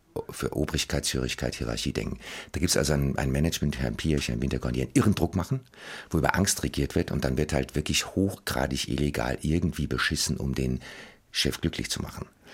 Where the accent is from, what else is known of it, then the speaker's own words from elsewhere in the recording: Germany; first language German; Es ist mein Heimatland, ich bin hier geboren, es ist meine Muttersprache, meine Familie ist hier.